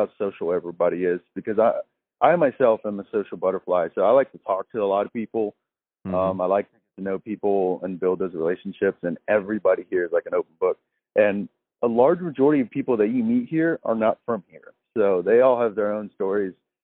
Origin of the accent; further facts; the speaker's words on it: Louisiana, United States; now in Tennessee; Me and my wife, you know, we were pretty much just born and raised in Louisiana, and we're very outdoorsy people. And like Louisiana is pretty flat.